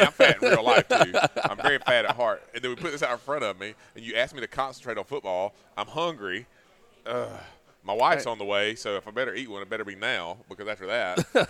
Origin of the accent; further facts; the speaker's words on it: Wrightsville, Georgia, United States; So, one, you know, I'm from Wrightsville, Georgia.